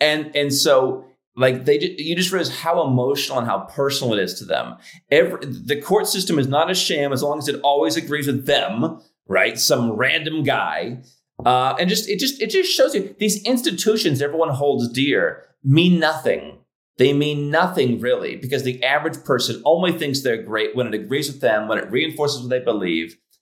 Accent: Cleveland, Ohio, United States; I grew up in Cleveland. The sports teams are terrible.

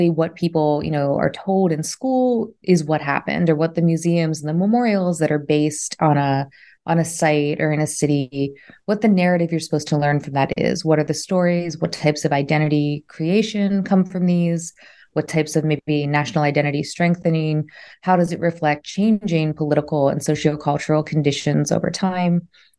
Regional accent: Baltimore, Maryland, United States; I'm from Baltimore in the US.

